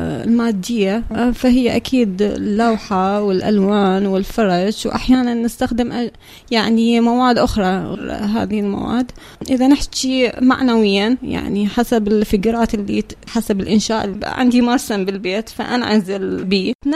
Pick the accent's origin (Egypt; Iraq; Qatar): Iraq; Nasiriyah, Dhi Qar; أنا من سكنة الناصرية، أنا ولدت بالناصرية أساسا.